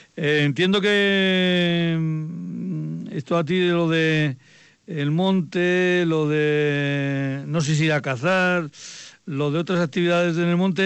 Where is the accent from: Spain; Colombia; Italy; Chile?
Spain; La Guardia; ¿No será el frontón de mi pueblo, el de La Guardia?